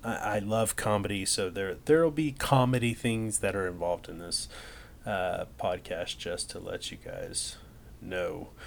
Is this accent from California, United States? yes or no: no; Denver, Colorado, United States; born there; I was born in Denver that's where I was born.